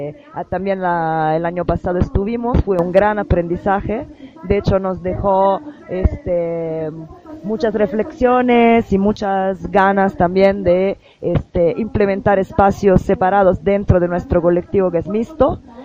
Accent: Italy; now in San Cristóbal, Mexico; Soy de Italia, pero vivo aquí en Chiapas, en San Cristóbal, desde hace 10 años.

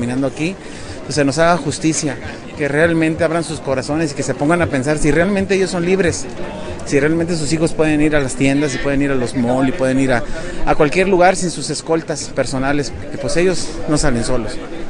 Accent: Reynosa, Tamaulipas, Mexico; yo vengo de Reynosa, Tamaulipas. Nosotros vivimos 24 horas con una guerrilla diaria. Ahí hay bombazos, granadazos, gente armada todo el tiempo.

